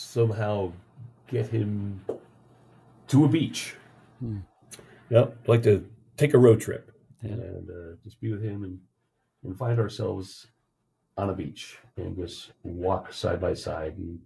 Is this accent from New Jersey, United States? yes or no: yes; New Jersey, United States; And I grew up on the Jersey Shore, so I'm very familiar with riptides and what you're supposed to do.